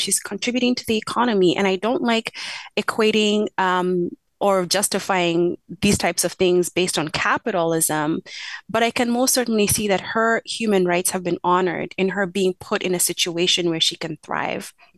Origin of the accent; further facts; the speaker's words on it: Kenya; moved away; I grew up in Kenya and most of the people around me looked like me.